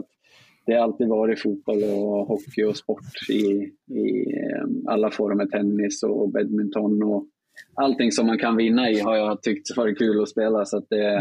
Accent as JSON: {"language": "Swedish", "town": "Gävle", "region": "Gävleborg County", "country": "Sweden", "tie": "born or raised there", "said": "jag har jättemycket fint att säga om min uppväxt i Gävle, både med familj, vänner och möjlighet att spela både hockey och fotboll på en hög nivå också. Så att Gävle för mig är en väldigt fin stad och det var en fantastisk uppväxt."}